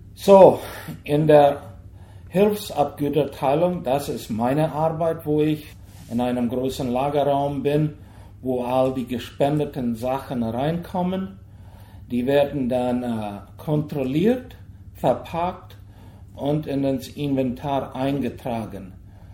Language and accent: German; Hochstadt, Boquerón, Paraguay; Ich komme ursprünglich aus Hochstadt oder aus Paratur Südmenno.